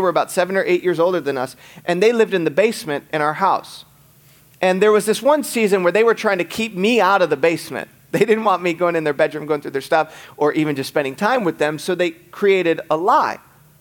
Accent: Michigan, United States; Growing up in Michigan, just outside of Detroit, we used to have basements.

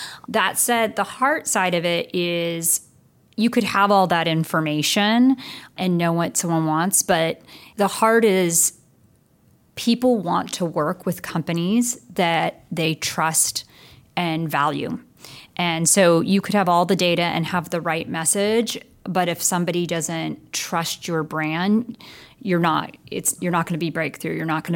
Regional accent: California, United States; but I was originally from the Bay Area. And so being a Bay Area gal, I made my way back to the Bay Area.

